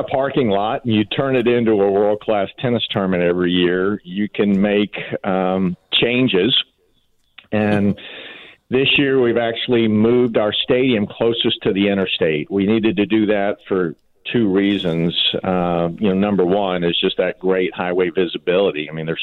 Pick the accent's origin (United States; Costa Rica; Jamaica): United States; Rome, Georgia; Let's do a little shout-out for Rome, Georgia, my hometown today.